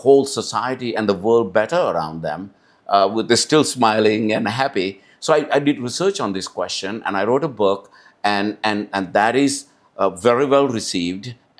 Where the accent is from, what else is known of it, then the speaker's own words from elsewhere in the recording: Sri Lanka; moved away as an adult; also born or lived in Singapore / Hong Kong / Switzerland; now in China; And I was born and raised in Sri Lanka, and I started my early career in Singapore, then from US, Hong Kong, Switzerland, and past 10 years in China.